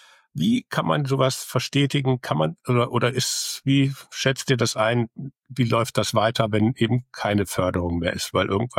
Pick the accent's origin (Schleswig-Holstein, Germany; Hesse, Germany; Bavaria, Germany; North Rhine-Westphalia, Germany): Hesse, Germany; Also ich komme aus Nordhessen und es gab in einem kleinen Ort